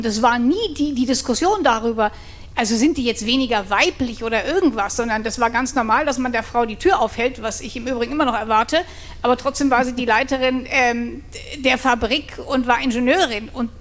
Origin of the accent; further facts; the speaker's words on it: Poland; now in Germany; also ich komme ursprünglich aus Polen